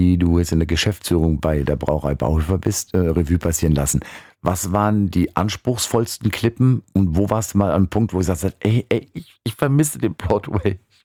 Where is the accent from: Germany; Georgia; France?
Germany; Bavaria; ich bin als Bayer